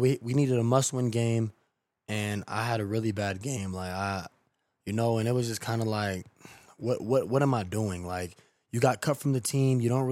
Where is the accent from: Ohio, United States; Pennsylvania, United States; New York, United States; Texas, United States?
Ohio, United States; Solon; So it's just like, for me, growing up in Solon, it was always a lot of what ifs.